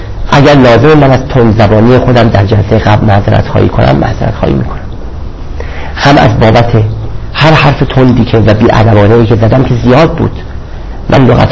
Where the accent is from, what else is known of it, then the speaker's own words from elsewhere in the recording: Iran; فقط شما بچه ها ایرانی هستید، منم ایرانی هستم